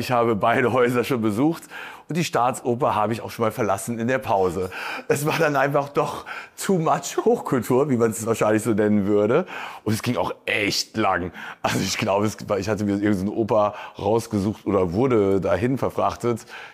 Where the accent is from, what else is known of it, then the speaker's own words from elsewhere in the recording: Rhineland, Germany; Ich bin erst 1992 zum ersten Mal in Berlin gewesen als Rheinländer.